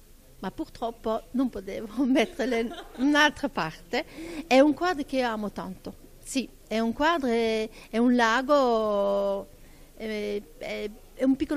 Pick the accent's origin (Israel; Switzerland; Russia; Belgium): Belgium; Sono belga, ma in Belgio non abbiamo queste belle giornate di sole come c'è qua.